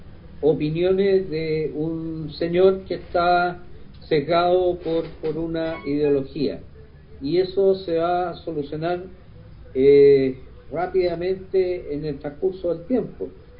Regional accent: Chile; ya los chilenos no íbamos a ser los chilenos que nos conocemos hace 200 años de independencia

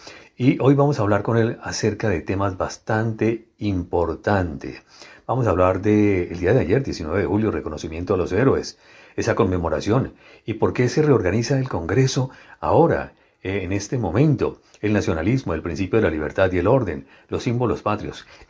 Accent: Colombia; sintiéndonos que somos más colombianos que nunca.

